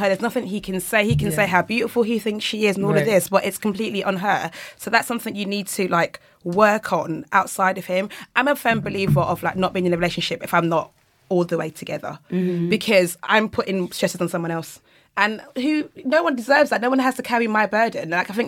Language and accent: English; Nigeria; So I'm Nigerian. So like my parents are like Nigerian and like 28... I'm 29.